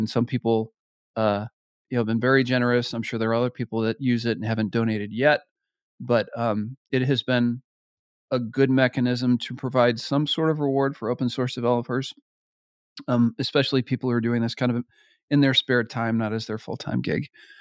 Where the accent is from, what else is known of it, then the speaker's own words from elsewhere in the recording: United States; myself as an American don't have a lot of exposure to in the media